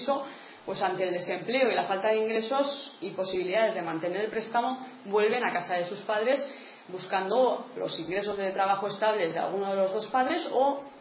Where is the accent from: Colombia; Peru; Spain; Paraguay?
Spain; Navarre; Somos en Navarra, y es algo que nos ha diferenciado en este caso sí claramente del resto del Estado, una sociedad de clases medias, ¿no?